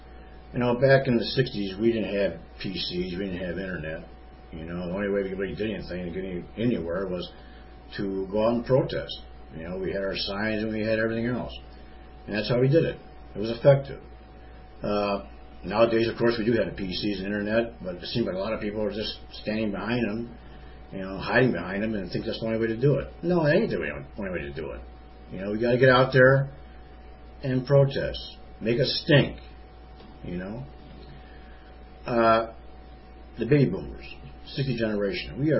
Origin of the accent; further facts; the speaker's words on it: Tampa, Florida, United States; from Tampa, Florida.